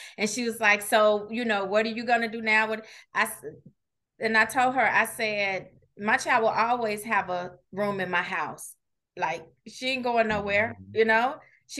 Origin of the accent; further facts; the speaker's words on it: Chicago, Illinois, United States; now in McKinney, United States; I am originally from Chicago, now living in North Dallas in the McKinney, Texas area.